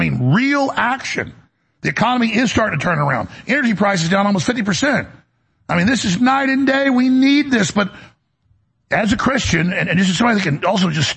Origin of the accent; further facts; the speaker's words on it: Dallas, Texas, United States; I grew up in Dallas in the 80s